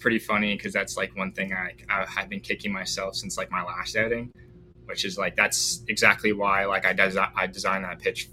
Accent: Canada; I mean, I grew up in Canada, like you mentioned.

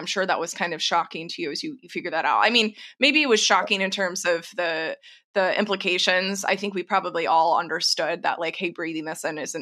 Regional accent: Texas, United States; I grew up in Tornado Alley. I'm from Texas originally.

